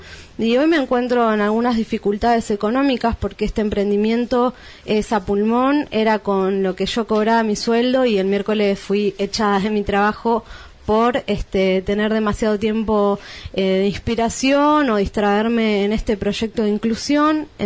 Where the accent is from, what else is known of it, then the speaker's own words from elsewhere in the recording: Neuquén, Argentina; now in Buenos Aires, Argentina; cuando llegué a Buenos Aires de Neuquén con mi proyecto, solo tenía esos diseños que había hecho